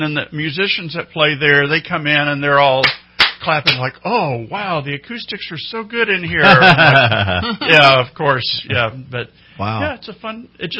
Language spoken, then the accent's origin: English; Tennessee, United States; Yeah, so I'm from Tennessee.